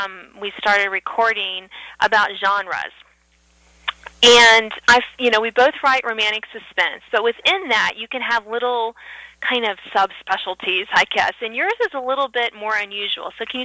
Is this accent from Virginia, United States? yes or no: yes; Virginia, United States; I live in Northern Virginia, and I grew up in Southern Virginia